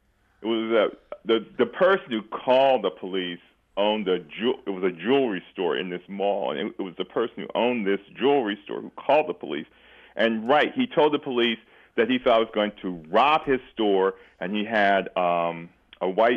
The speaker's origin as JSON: {"language": "English", "town": "St. Louis", "region": "Missouri", "country": "United States", "said": "As you know, I am from St. Louis, I live only about 5 or 6 miles from Ferguson"}